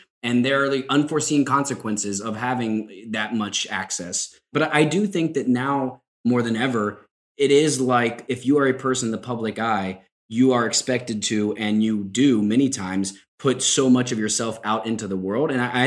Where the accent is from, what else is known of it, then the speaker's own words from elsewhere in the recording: Kentucky, United States; You know, I remember being born and raised in Kentucky. It's obviously a very religious place in many parts.